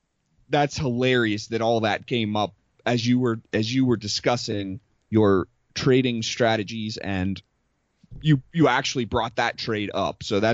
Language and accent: English; Pittsburgh, Pennsylvania, United States; I'm from Pittsburgh, dude.